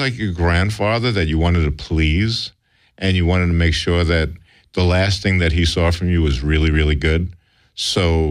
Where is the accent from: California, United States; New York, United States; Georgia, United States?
New York, United States; New York City; I don't know anything about cars. I grew up in New York City.